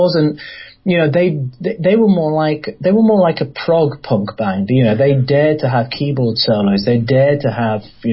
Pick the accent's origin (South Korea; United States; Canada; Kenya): Kenya; born there; I was born in Kenya. My parents are Indian. They moved to Kenya. Well, my grandparents moved to Kenya like before the First World War